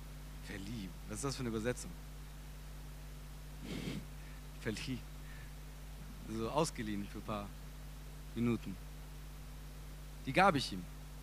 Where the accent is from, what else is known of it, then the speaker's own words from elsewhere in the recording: Trossingen, Baden-Württemberg, Germany; Allein in Trossingen, das kann man nicht mal zählen, wo ich aufgewachsen bin, da gibt es so viele Kirchen.